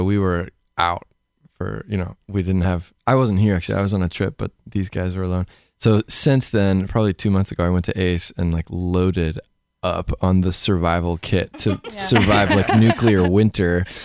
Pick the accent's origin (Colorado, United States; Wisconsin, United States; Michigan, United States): Colorado, United States; Denver; And yeah, I'm from Denver originally.